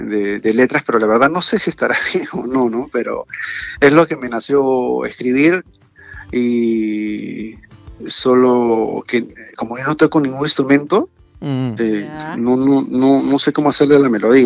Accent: Callao, Peru; Sí, soy del Callao.

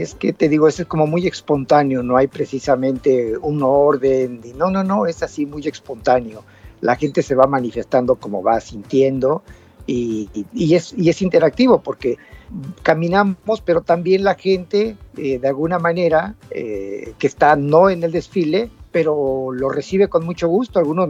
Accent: Mexico; Se entiende que somos mexicanos

